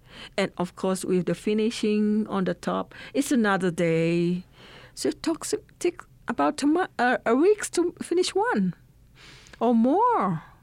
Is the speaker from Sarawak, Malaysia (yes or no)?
yes; Sarawak, Malaysia; I'm from the Iban ethnic, and I'm from Malaysia, Borneo.